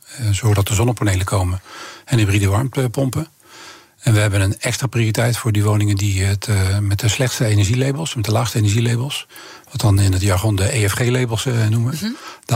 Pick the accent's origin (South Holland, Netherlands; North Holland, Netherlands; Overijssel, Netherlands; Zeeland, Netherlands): South Holland, Netherlands; Rotterdam; born there; Ja, ik ben in Rotterdam geboren en dat blijf je altijd.